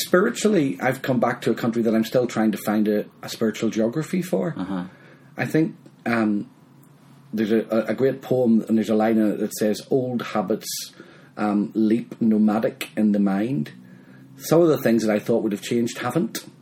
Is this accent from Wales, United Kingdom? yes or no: no; Northern Ireland, United Kingdom; accent: Northern Irish; moved away as an adult; also born or lived in Mexico / Dundee; I was born in Northern Ireland, born and brought up here in 1970, and I left toward the end of 1986.